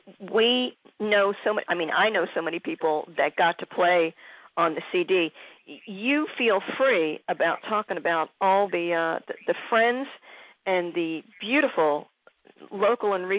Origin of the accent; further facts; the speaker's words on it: Philadelphia, Pennsylvania, United States; the history of Baltimore, just like my hometown, Philadelphia, oh, my God, between the two cities, are you kidding me?